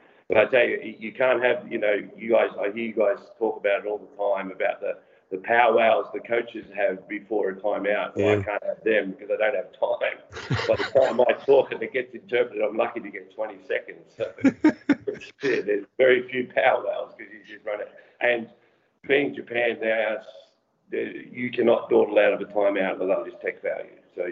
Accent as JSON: {"language": "English", "town": "Swan Hill", "region": "Victoria", "country": "Australia", "tie": "born or raised there", "also_born_or_lived": "Wangaratta", "said": "No, Wayne Larkins and I were two kids from Swan Hill, went to school together, played representative basketball. He was far better than I was at that age. And then my mother remarried and we moved to Wangaratta."}